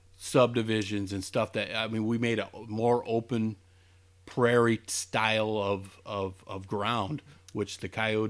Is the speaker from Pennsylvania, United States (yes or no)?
no; Granger, Indiana, United States; And I grew up in Granger, so St. Joe Farms is right down the road.